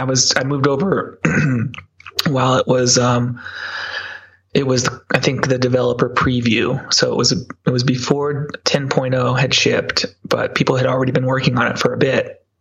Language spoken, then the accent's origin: English; California, United States; this is one of the privileges of growing up in the Bay Area in California.